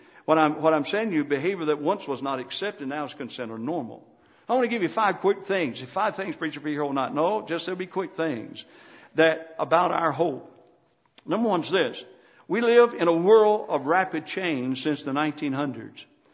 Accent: United States; I thank God I'm American. I thank God for that.

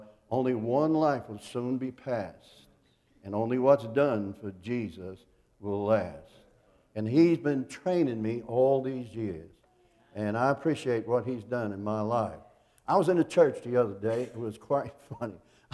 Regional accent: New York City, New York, United States; Let me give you a word of testimony, my background. I'm from Fort Apache in the Bronx, New York City.

